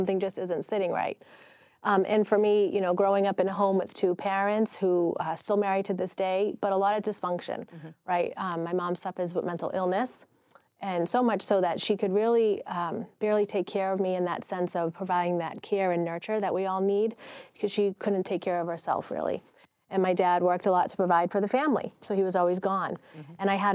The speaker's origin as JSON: {"language": "English", "region": "Massachusetts", "country": "United States", "moved": "as an adult", "lives_now": "New Hampshire, United States", "said": "I live in New Hampshire. I totally make fun of myself because I'm from Massachusetts, and we moved here, my husband and I, with our kids about 7 years ago."}